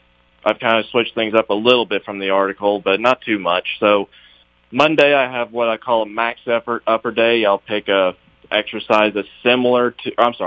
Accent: Avery County, North Carolina, United States; now in McDowell County, United States; So, yeah, born and raised in Avery County, been there most of my life, did a short stint in the Marine Corps

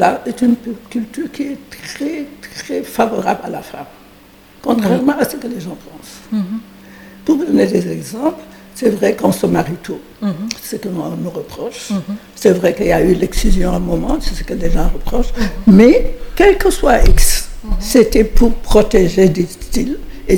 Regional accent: Dakar, Senegal; moi, je n'ai pas été élevée au Fouta, comme tu dis. J'ai été élevée à Dakar.

